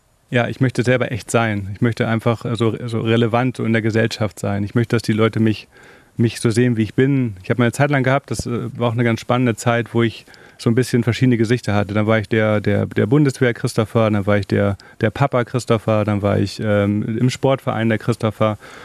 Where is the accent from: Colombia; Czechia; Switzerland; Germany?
Germany; Braunschweig, Lower Saxony; komme gebürtig aus der Jugendarbeit, aus dem C4JM, bin in Braunschweig aufgewachsen.